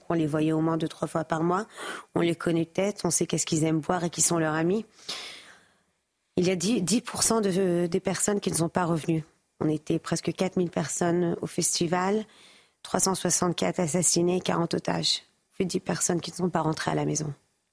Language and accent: French; France; born there; Je suis née en France, je suis là tous les ans, toute ma vie. J'ai jamais eu peur de parler hébreu dans les rues ou de dire d'où je viens.